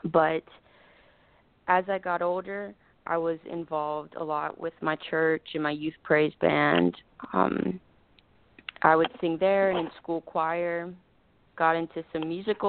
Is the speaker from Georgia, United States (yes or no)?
yes; Georgia, United States; I'm from South Georgia, so I come from a conservative Christian family